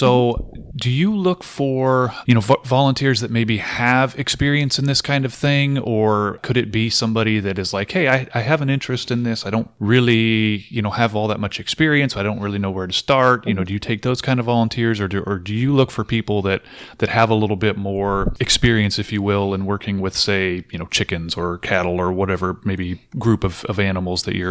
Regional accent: California, United States; I come from Southern California. We didn't have backyard chickens or certainly no geese or anything.

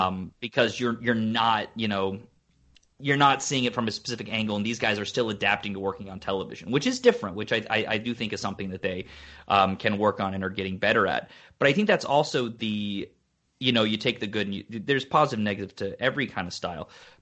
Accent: Atlanta, Georgia, United States; growing up in Atlanta, I went to Ryan's.

